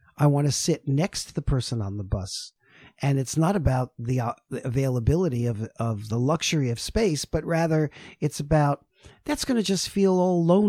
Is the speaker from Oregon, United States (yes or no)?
no; New York City, New York, United States; I'm from New York City, so it's a little bit more vertical than horizontal, right?